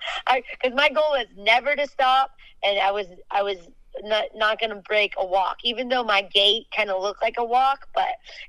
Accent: Florida, United States; You know, I grew up in Florida on a dairy farm.

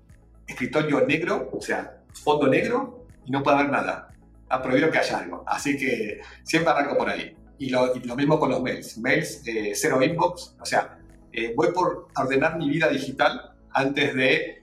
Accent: Argentina; es como decimos los argentinos

